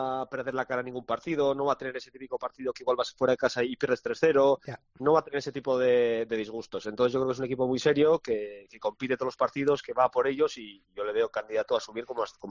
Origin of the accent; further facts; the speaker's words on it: Barakaldo, Basque Country, Spain; el Baracaldo, porque es el equipo de mi pueblo.